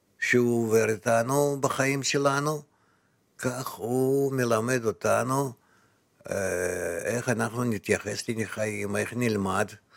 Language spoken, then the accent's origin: Hebrew; Rehovot, Central District, Israel; אז אמרתי לו, אנחנו מרחובות, רוצים ללמוד חומת הקבלה